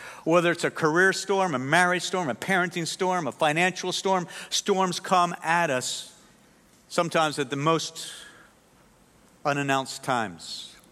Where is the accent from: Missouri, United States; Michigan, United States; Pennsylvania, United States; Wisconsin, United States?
Pennsylvania, United States; I grew up in Pennsylvania. I grew up in a little town right next to Hershey, PA, where they make the sweetest chocolate in the world.